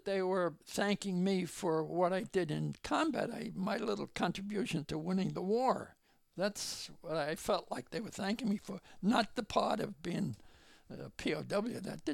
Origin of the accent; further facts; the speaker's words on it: Ireland; I'm an Irishman, you know, with a short temper.